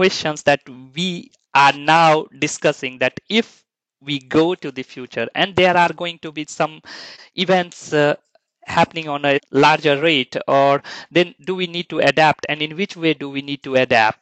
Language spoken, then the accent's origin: English; India; English is a second language; Like I come from India, basically, and there is a hotter weather.